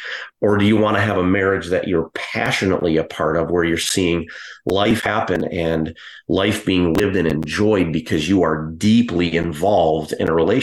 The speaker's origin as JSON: {"language": "English", "town": "Eustis", "region": "Florida", "country": "United States", "tie": "born there", "said": "Yeah. So I would say that, I was actually born in Eustis, Florida."}